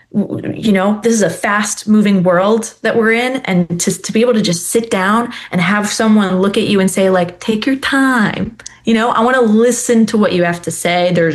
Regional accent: Cleveland, Ohio, United States; Growing up in Cleveland, Ohio, maybe it's different, you know, in other states.

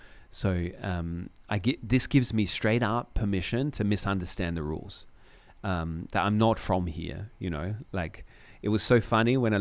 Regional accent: Australia; So as an Australian, but as a foreigner in general. So I don't often tell people straight away I'm from Australia

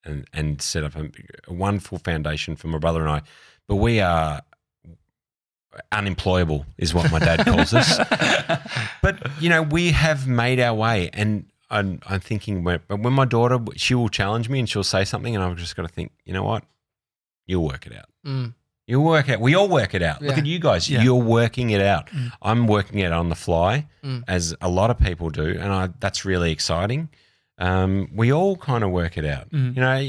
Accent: Australia; I'm an Australian. I'm in London.

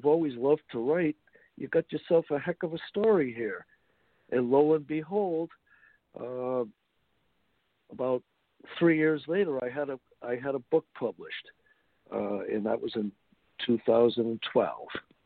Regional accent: Woonsocket, Rhode Island, United States; not only Don and Sandra's, but my hometown of Woonsocket, Rhode Island.

